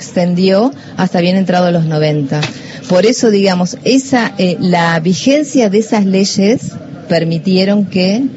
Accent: Argentina; si uno tiene como argentino la experiencia de lo que fue acá

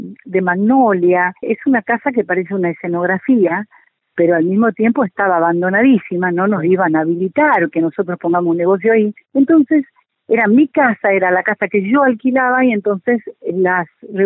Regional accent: Tucumán, Argentina; yo soy tucumana

